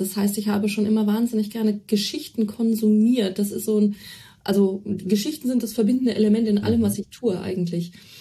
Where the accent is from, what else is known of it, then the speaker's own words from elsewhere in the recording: Celle, Lower Saxony, Germany; der Bibliothek in Celle, wo ich herstamme